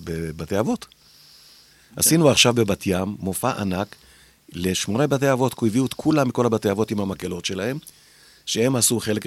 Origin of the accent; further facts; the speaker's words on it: Japan; למה אני גדלתי ביפן והסינית, אני לא יודע.